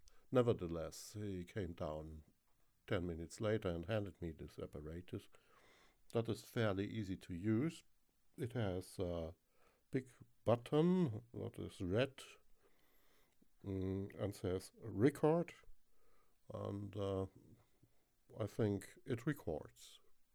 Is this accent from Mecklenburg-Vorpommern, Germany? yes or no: no; Bavaria, Germany; accent: Southern Franconian; You have heard my accent. I don't know. I cannot quantify, qualify this. I cannot compete with Southern London, I'm pretty sure. All I have to offer is Southern Franconia.